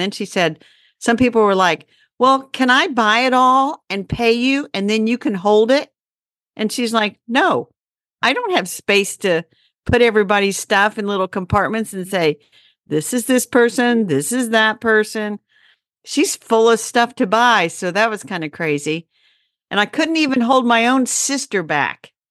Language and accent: English; Indianapolis, Indiana, United States; from Indianapolis, Indiana.